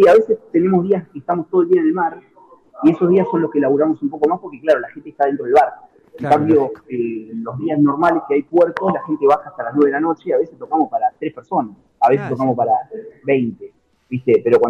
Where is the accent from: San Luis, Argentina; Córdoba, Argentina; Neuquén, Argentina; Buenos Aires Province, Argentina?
Buenos Aires Province, Argentina; Moreno; No, sí, mi ciudad me gusta, pero yo soy de Moreno del Oeste, pero La Plata es como mi ciudad favorita, me parece.